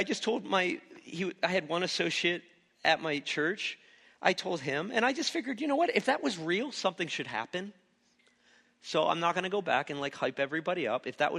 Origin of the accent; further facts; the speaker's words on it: the South, United States; I'm from the South, so you have to, it's obligatory to listen to country music.